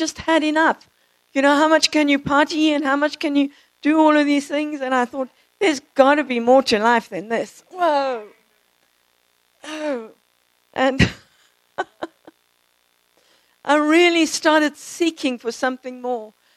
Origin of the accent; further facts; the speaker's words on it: Zimbabwe; also born or lived in South Africa; now in United States; I was born in South Africa, grew up in Rhodesia, which became Zimbabwe. Both my parents are Greek, and I've lived in America for about 22 years